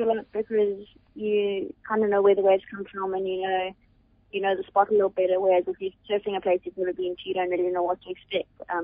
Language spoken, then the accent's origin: English; Cape Town, Western Cape, South Africa; now in Gauteng, South Africa; Yes, I grew up in Cape Town. I grew up surfing Long Beach and Cormorant, and yeah, now I'm based in Gauteng.